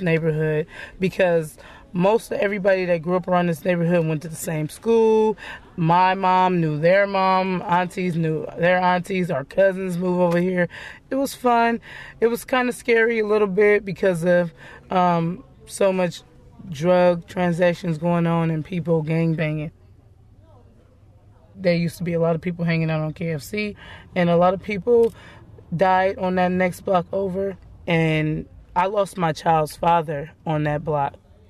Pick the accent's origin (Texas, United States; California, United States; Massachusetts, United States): California, United States; San Francisco; I was born and raised in San Francisco. Until I was like 10, I lived over here in Bayview Hunters Point.